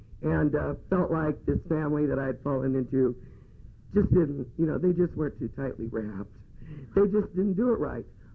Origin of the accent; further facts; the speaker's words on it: Los Angeles, California, United States; Born and raised in Los Angeles by these good, hard-working people.